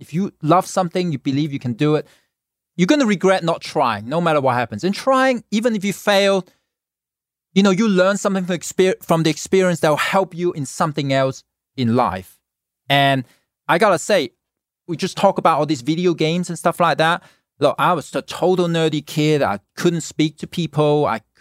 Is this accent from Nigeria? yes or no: no; Hong Kong; now in Los Angeles, United States; as a kid, you know, born in Hong Kong, I grew up in Hong Kong, you know, as a kid